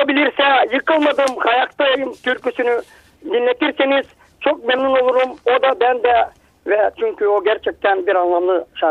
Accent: Shivko, Shumen Province, Bulgaria; Ben Şivko'dan, yani Şumen Şivko köyüne bağlı

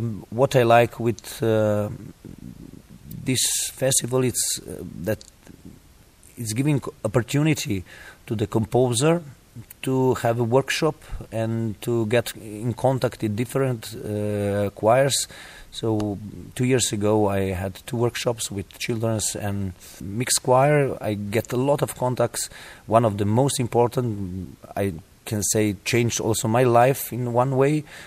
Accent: Slovenia; I come from Slovenia, a beautiful country with a great choral tradition.

